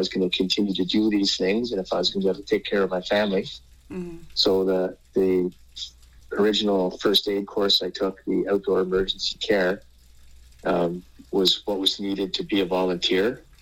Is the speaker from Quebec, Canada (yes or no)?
yes; Montreal, Quebec, Canada; also born or lived in Ottawa; I grew up playing hockey in Montreal and Ottawa